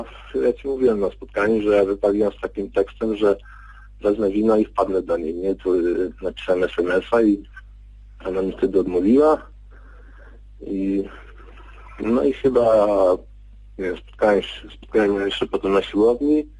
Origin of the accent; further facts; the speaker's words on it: Subcarpathian Voivodeship, Poland; z Podkarpacia.